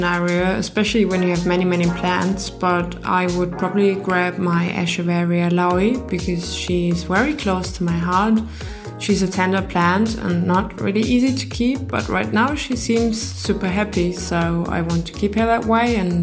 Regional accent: Erfurt, Thuringia, Germany; from Erfurt

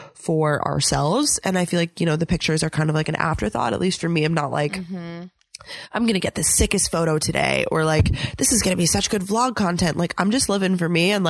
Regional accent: New York, United States; I can't believe I'm friends with multiple girls now from Texas as a New Yorker.

